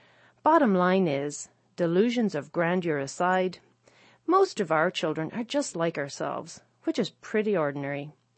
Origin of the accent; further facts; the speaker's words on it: Ireland; my own grasp of the language, which I studied growing up in Ireland, is getting vaguer with the years.